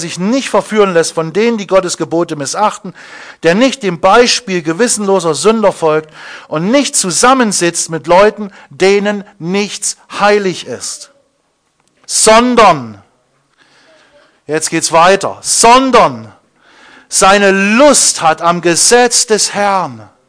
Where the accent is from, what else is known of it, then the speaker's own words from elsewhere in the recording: Thuringia, Germany; Wir kommen hier aus dem Thüringer Wald. Es gibt überall Wasserbäche.